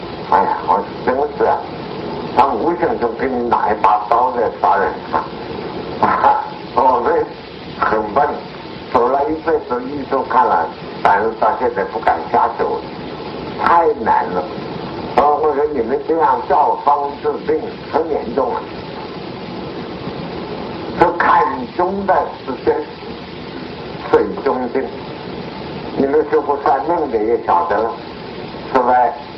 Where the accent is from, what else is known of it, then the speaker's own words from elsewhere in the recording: China; 所以有人假如说我们中国人在喜欢讲，哎呀，你肾亏了